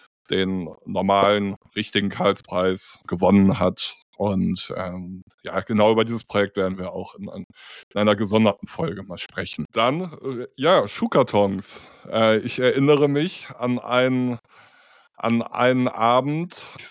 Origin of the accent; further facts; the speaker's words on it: Cologne, North Rhine-Westphalia, Germany; an einer Schule auch in Köln, in meiner Heimat in Rodenkirchen, einmal miterleben zu dürfen.